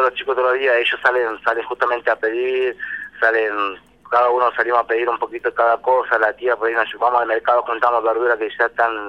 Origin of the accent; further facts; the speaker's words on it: Formosa, Argentina; Yo soy de Formosa.